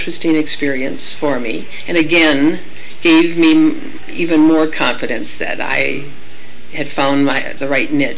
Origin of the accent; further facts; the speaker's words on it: Stevens Point, Wisconsin, United States; also born or lived in Milwaukee; I was born in Milwaukee, had temporarily gone to Philadelphia for a few months, I'm told, and moving back to Wisconsin, to northern Wisconsin, all my formative years were in a town called Stevens Point, Wisconsin.